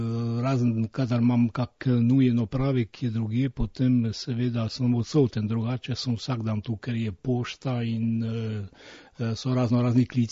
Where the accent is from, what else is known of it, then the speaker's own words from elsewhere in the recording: Pivka, Littoral–Inner Carniola, Slovenia; moved away as an adult; now in Paris, France; jaz sem po rodu iz Pivke doma, ne, ampak kot mladenič sem šel s trebuhom za kruhom in sem se pač ustavil tu v Parizu